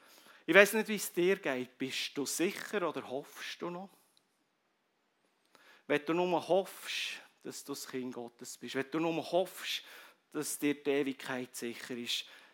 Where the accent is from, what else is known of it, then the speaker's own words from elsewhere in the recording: Switzerland; Wir als Schweizer, es ist ja ein bisschen schizophren manchmal, wir brauchen so viel Sicherheit.